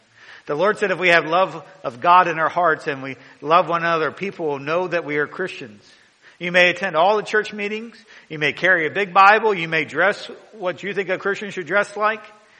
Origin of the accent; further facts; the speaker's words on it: Maryland, United States; I know that I'm from Maryland. Some people call that up north. Some people call that down south.